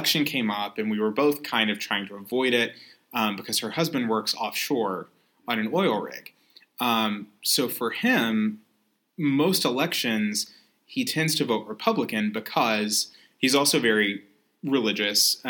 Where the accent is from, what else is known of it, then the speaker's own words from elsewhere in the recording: Mississippi, United States; now in Chicago, United States; And I grew up in Mississippi and lived there for a while, so did Derek.